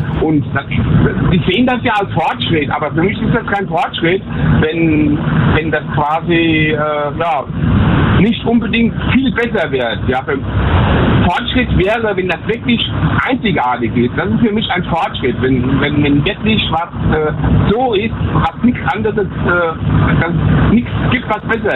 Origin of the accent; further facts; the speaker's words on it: Limburg an der Lahn, Hesse, Germany; born there; Ich komme aus Limburg an der Lahn.